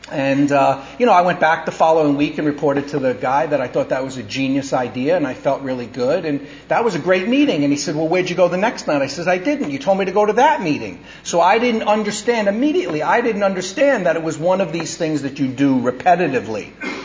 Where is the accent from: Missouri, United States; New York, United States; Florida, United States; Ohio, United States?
New York, United States; And even at this young age, I'm a New Yorker, so I automatically assumed he was mugged.